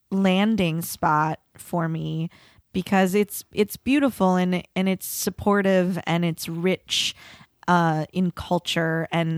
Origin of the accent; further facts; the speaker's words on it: St. Paul, Minnesota, United States; my mom gets mad because I grew up in St. Paul.